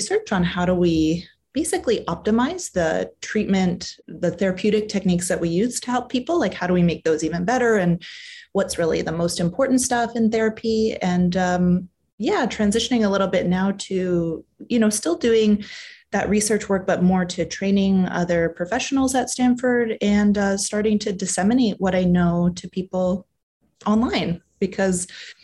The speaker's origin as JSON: {"language": "English", "country": "Canada", "moved": "as an adult", "lives_now": "United States", "said": "people can place the accent. But yeah, I came from Canada to do the last bit of my training at Stanford and then ended up staying on there"}